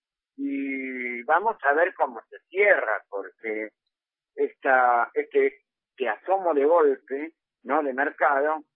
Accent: Argentina; Como argentinos que, como personas que vivimos en la Argentina

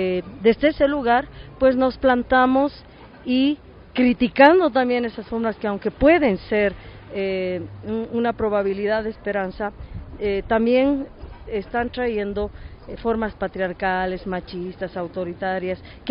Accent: Bolivia; yo soy aymara de Bolivia

